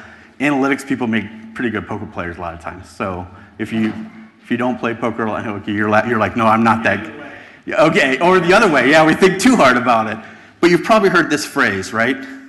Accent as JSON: {"language": "English", "country": "United States", "said": "In our society, and I'm from the United States, we're deeply interested in why people don't seem to want to know true facts sometimes."}